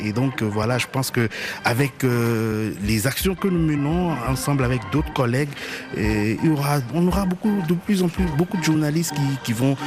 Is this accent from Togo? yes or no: yes; Togo; je suis journaliste multimédia et formateur, je viens du Togo.